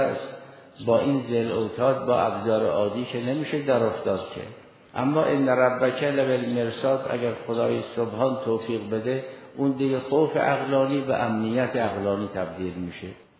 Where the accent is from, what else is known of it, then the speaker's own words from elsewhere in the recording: Iran; الان ما همه ایرانی هستیم